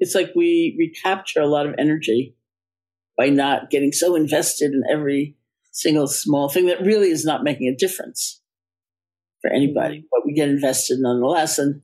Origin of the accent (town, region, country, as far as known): New York, United States